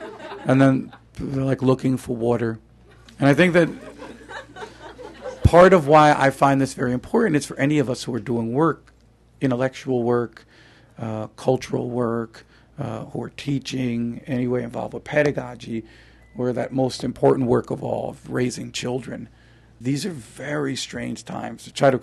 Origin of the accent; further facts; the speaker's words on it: New Jersey, United States; I'm from New Jersey, so the Heights nationalism is astonishing.